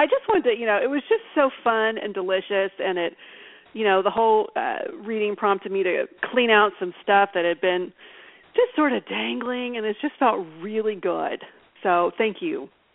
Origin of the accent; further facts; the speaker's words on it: Texas, United States; I come from Texas originally, but you know what, I've been in California a lot longer